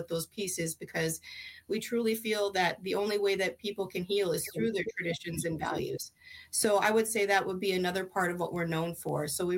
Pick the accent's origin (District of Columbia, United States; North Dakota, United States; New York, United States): North Dakota, United States; Belcourt; now in Twin Cities, United States; I'm originally from the Turtle Mountain Band of Chippewa out of Belcourt, North Dakota, but I've been here in the Twin Cities since 1998.